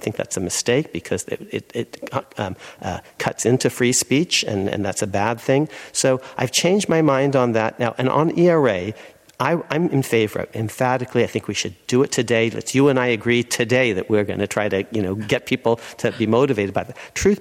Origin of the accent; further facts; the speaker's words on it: California, United States; I'm from California, and some of the amendments have been good and some of them have been bad.